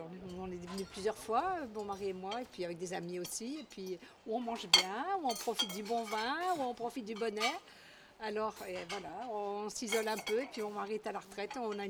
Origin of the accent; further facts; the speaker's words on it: Belgium; Boucron, en Belgique.